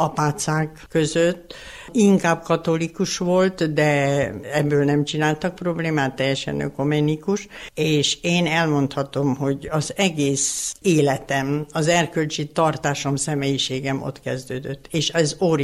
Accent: Nagykadarcs, Hungary; also born or lived in Brașov, Romania; Én 1936. július 29-én Brassóba születtem. Én 5 éves koromig Brassóba éltem. És 5 éves voltam, amikor a szüleim hazaköltöztek Nagykadácsba. A gyökereim Nagy Kadarcsi, a édesanyám is és édesapám is onnan származik.

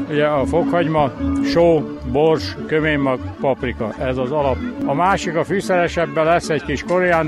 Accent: Szeged, Csongrád-Csanád, Hungary; Szegedről jöttem

